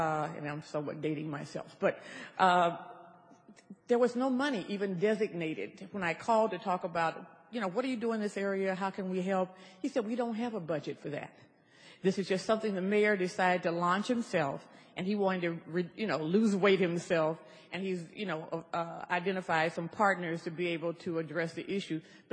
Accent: Oklahoma City, Oklahoma, United States; growing up in Oklahoma City, there were community grocery stores where you could get healthy food.

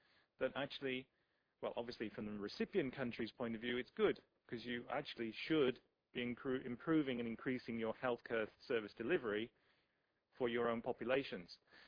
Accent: United Kingdom; Obviously, being British, actually not too surprising

